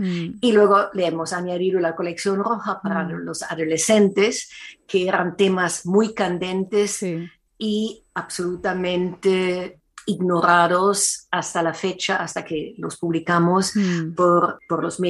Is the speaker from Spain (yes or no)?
no; Germany; Spanish is a second language; dado que yo soy alemana, por supuesto, tengo acceso más fácil a los textos en alemán